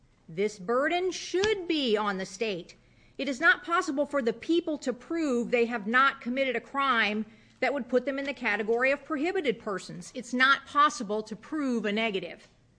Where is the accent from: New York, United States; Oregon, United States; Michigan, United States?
Oregon, United States; Mapleton; I'm from Mapleton, Oregon.